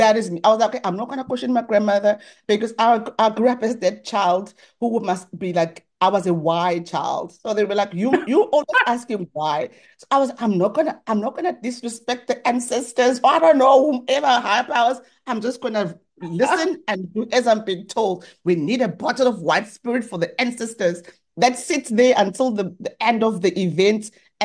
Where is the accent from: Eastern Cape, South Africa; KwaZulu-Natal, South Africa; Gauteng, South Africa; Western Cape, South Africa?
KwaZulu-Natal, South Africa; Engonyameni; Yes, I grew up just outside Durban. Well, there's a township called Umlazi, but we were not in the township. We were just outside the township in the little village called Engonyameni. So I grew up there, did my primary school there.